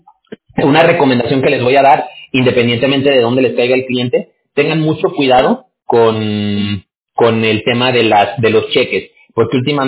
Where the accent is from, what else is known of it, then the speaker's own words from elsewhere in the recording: Mexico; decimos en México, de donde yo soy